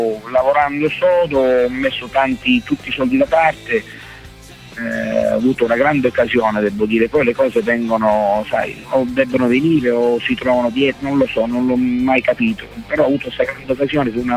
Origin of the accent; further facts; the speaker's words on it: Sicily, Italy; Però sai, essendo siciliani, sì, abbiamo una marcia in più.